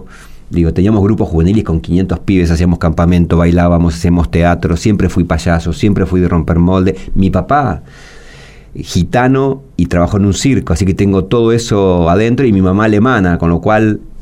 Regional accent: Chillar, Buenos Aires Province, Argentina; el cura de mi pueblo donde nací, que es Chillar, uh-huh, que es un pueblito acá del campo, pueblo bueno, un pueblo de altura

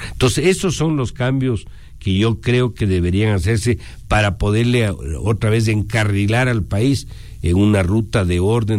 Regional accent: Ecuador; Si quieren una opinión, la daré como ecuatoriano, como ciudadano.

